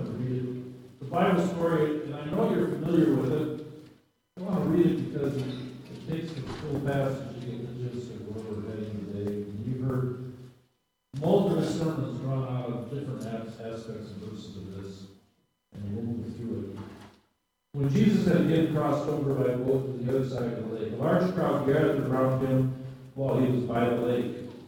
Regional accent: Janesville, Wisconsin, United States; I grew up in Janesville, south of Madison, for my life. My dad passed away there.

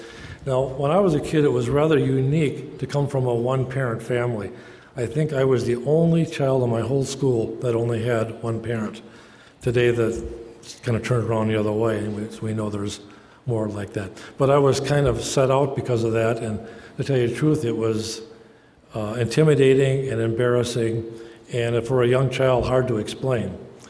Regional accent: Twin Cities, Minnesota, United States; Well, I was raised in the Twin Cities. I grew up what I considered in poverty.

